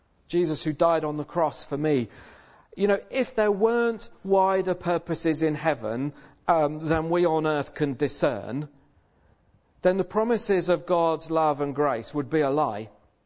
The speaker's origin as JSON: {"language": "English", "country": "United Kingdom", "said": "to live that crazy stiff upper lip kind of expected response that we're supposed to have because we're British."}